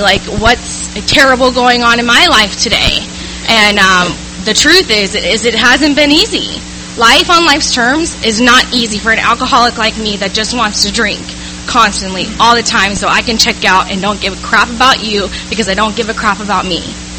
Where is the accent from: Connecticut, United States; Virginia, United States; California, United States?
California, United States; San Diego; I grew up here in San Diego.